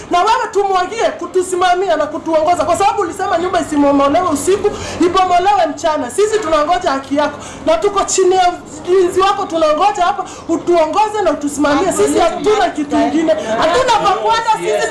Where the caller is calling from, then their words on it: Nairobi, Kenya; nimetoka Shauri Moyo MOW.